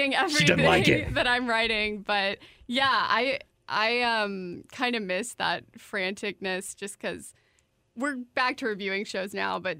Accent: San Antonio, Texas, United States; Yeah. I'm from San Antonio, and you know, my earliest memories of Austin are coming up here as soon as I got my driver's license, go to Mohawk and Fun Fest.

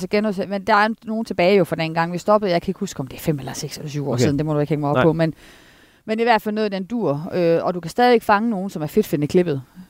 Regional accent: Esbjerg, Region of Southern Denmark, Denmark; now in Horsens, Denmark; Jeg er født og opvokset i Esbjerg

